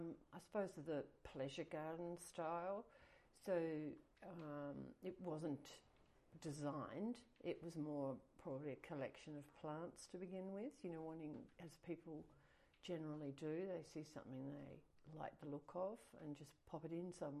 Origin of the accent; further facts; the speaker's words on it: Ulverstone, Tasmania, Australia; born there; I was born in Ulverston on the northwest coast. My mother was Tasmanian and my father was from Latvia, and he had come to Australia before the Second World War